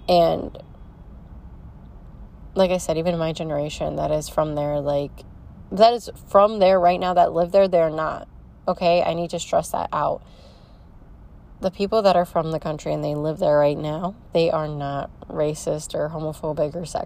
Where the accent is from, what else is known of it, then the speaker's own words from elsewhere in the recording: Poland; now in United States; Like I get scared to tell people that I'm Polish sometimes